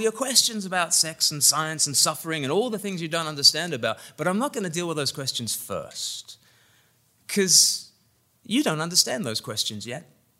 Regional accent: Australia; now in England, United Kingdom; because I'm Australian and I live in England, so we have a cup of tea.

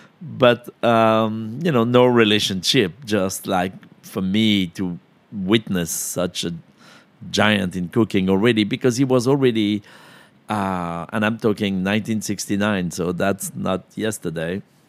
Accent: Lyon, Auvergne-Rhône-Alpes, France; Well, I grew up in Lyon, outside of Lyon

